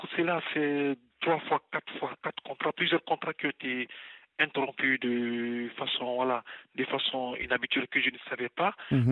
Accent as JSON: {"language": "French", "town": "Strasbourg", "region": "Grand Est", "country": "France", "said": "J'appelle de Strasbourg, à Stockholfeld, je suis de Strasbourg."}